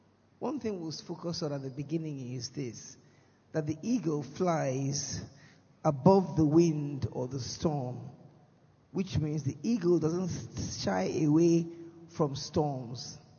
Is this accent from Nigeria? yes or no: yes; Port Harcourt, Rivers, Nigeria; I'm from Prakot. That means sometimes I preach in English, and sometimes I preach in Pidgin English.